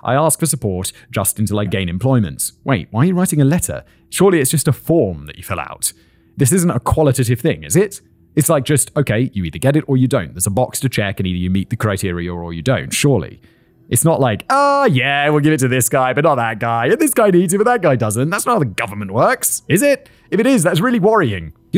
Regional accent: United Kingdom; As both a Brit and lawyer

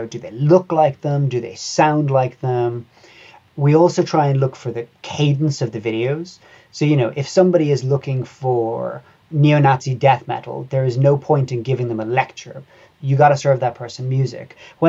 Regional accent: Cork, Munster, Ireland; To be clear as well, I grew up in Cork, which is the other end of the country, to where the conflict was primarily taking place.

